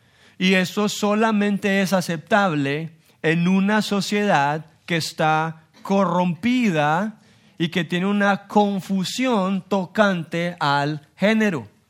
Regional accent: Colombia; por gracia de Dios, yo soy colombiano.

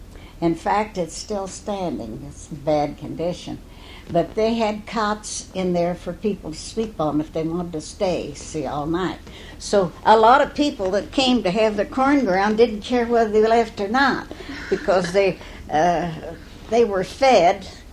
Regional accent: Aurora, Indiana, United States; born there; I was born on April 8, 1898, in Aurora, Indiana. My parents lived in Aurora at that time.

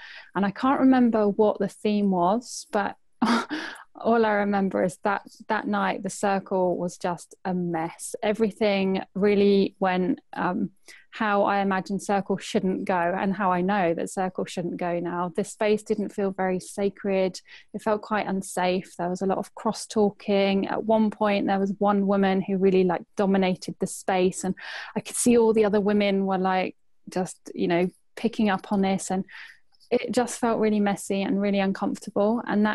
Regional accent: Peterborough, East of England, United Kingdom; So when I came back to my hometown in Peterborough

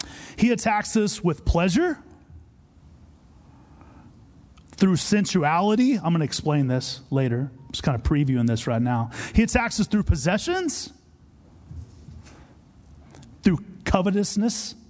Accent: Texas, United States; Like I'm from Texas. I like trucks.

